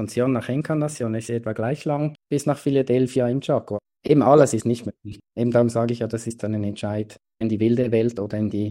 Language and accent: German; Switzerland; Ich komme aus der Schweiz, das ist ja winzig klein, wenn ich das vergleiche mit Paraguay.